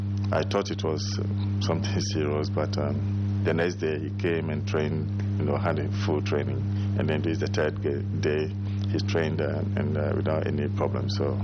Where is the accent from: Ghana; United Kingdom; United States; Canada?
Ghana; I'm really excited being a Ghanaian, has been able to qualify the nation to the World Cup.